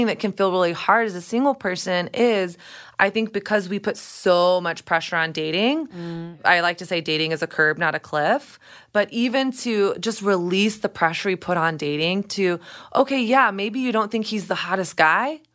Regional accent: the South, United States; at least this is my experience growing up in the South

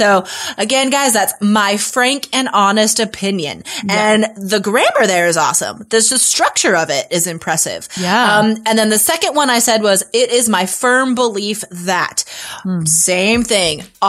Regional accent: Nevada, United States; I'm from Nevada. Lindsay's from New Hampshire.

